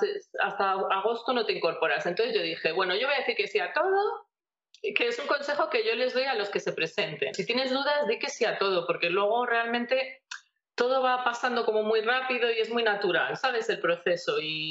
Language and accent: Spanish; Valladolid, Castile and León, Spain; y soy de Valladolid, pero bueno, toda la vida he estado viajando mucho